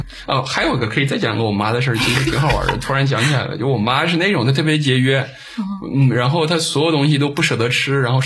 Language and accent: Chinese; Northeast China, China; 因为有我们东北人这个敞亮的这个习惯啊